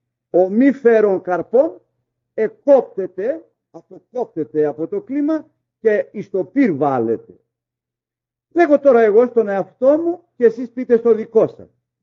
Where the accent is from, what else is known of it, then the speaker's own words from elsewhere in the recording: Greece; εμείς σαν Έλληνες στη γλώσσα μας, το 17ο κεφάλαιο.